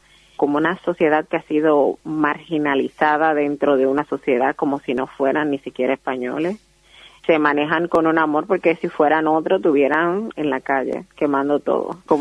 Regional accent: Dominican Republic; moved away; desde que salí de República Dominicana y he empezado a hacer este trabajo

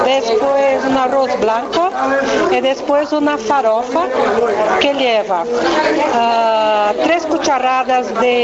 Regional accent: Brazil; Spanish is a second language; Yo soy de Brasil.

